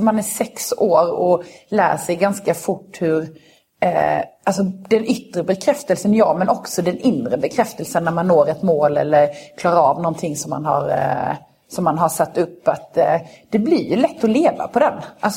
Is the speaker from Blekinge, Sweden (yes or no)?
yes; Karlshamn, Blekinge, Sweden; hemma i Karlshamn eller om det var ett